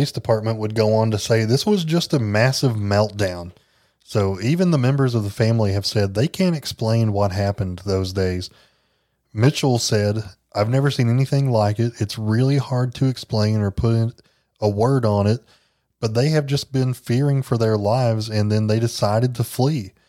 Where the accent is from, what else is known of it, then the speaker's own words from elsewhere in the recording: England, United Kingdom; I'm from England originally.